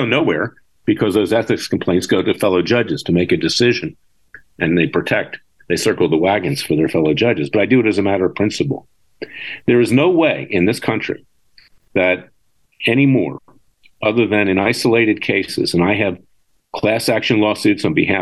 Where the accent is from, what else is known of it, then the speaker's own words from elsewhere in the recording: Florida, United States; And I think he's done an excellent job in my home state of Florida.